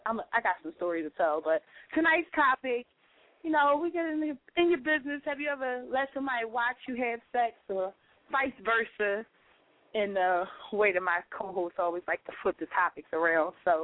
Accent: Philadelphia, Pennsylvania, United States; Yeah, I'm from Philly.

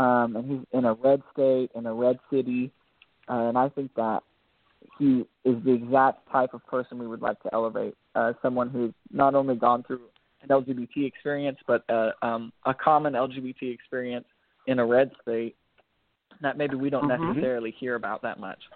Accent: Oklahoma, United States; Maybe it's because I'm from Oklahoma. We're a little behind.

